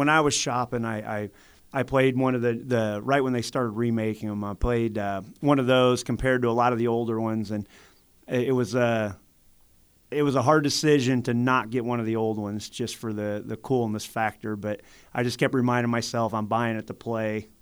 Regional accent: Mattoon, Illinois, United States; No, I'm from Illinois, more southern part of Illinois. I grew up in a town called Mattoon, and I live 10 miles away now in Charleston, Illinois.

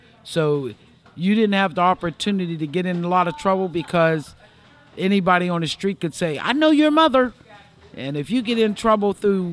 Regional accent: Homestead, Florida, United States; I was born and raised here in Homestead all my life.

